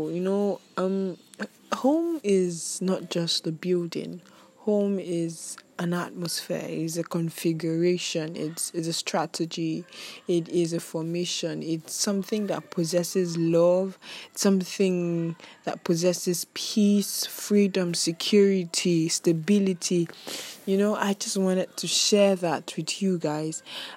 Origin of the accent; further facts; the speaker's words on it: Nigeria; I am Nigerian.